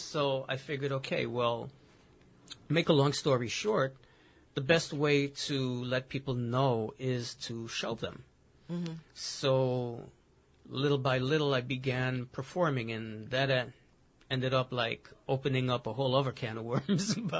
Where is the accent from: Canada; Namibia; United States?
United States; Bronx, New York; Growing up in the Bronx in the mid-80s, those of you that are old enough to remember, that's when all hell broke loose.